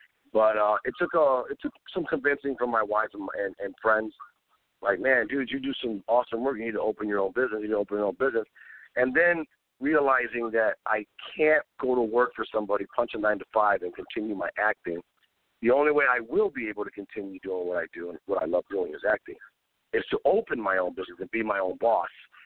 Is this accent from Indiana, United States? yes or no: yes; East Chicago, Indiana, United States; You know, I came from East Chicago, Indiana, and I ended up running the streets